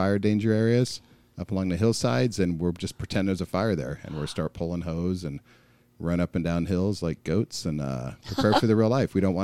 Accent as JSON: {"language": "English", "town": "Palm Springs", "region": "California", "country": "United States", "tie": "born or raised there", "said": "My father is an artist here in Palm Springs"}